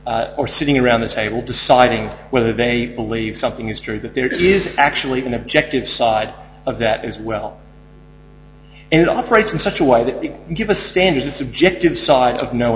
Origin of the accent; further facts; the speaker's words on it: United States; I don't mean because I'm American.